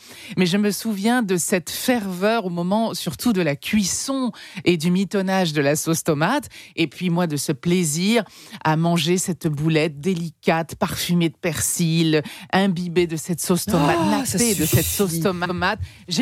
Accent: Hauts-de-France, France; Moi, je suis des Hauts-de-France.

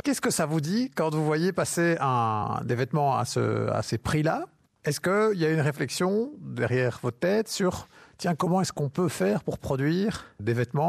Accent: Belgium; conditions de travail qui sont parfois très difficiles par rapport à ce qu'on pourrait connaître chez nous en Belgique

